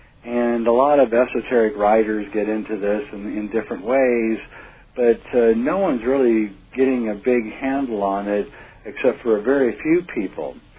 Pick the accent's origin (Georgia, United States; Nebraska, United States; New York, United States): Nebraska, United States; as when I grew up in Nebraska